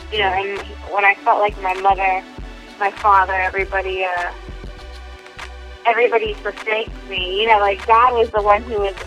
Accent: California, United States; also born or lived in New York; Well, I was born in Nueva York, which is New York, and my father was in the military, so we moved to California. So I was practically raised in California

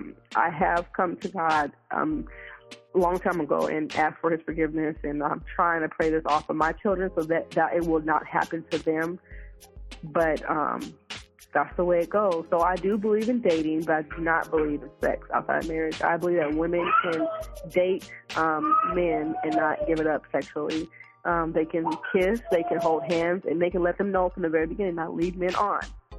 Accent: Seattle, Washington, United States; I'm from Seattle area. I'm 27 years old

